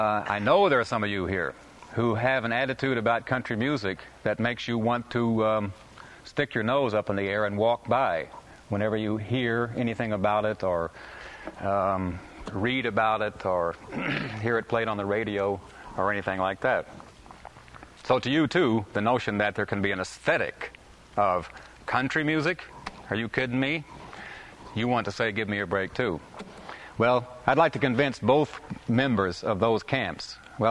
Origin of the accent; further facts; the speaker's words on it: Oklahoma, United States; I am an Okie. I was born and raised in Oklahoma.